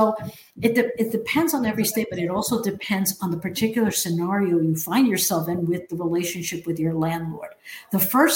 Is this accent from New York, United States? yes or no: yes; New York, United States; I don't want to comment because I'm from New York, you're in Florida, every state is different